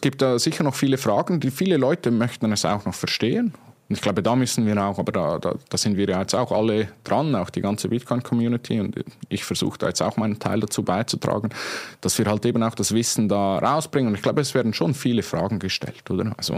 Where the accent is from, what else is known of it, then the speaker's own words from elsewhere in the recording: Switzerland; was auch die Schweiz, und das ist ja meine Heimat, auch auszeichnet.